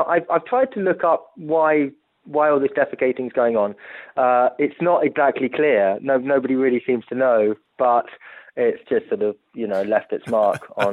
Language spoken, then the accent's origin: English; Italy; I grew up in Italy, and my parents, being British, you know, tried to tell me the best they could about